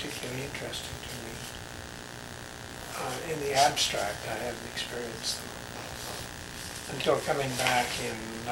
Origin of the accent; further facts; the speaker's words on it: Boston, Massachusetts, United States; born there; also born or lived in Italy; No, I was born in Boston.